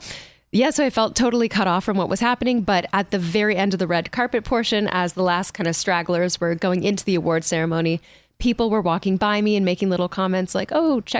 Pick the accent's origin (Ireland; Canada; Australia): Canada; Toronto, Ontario; now in Los Angeles, United States; From Toronto, Canada.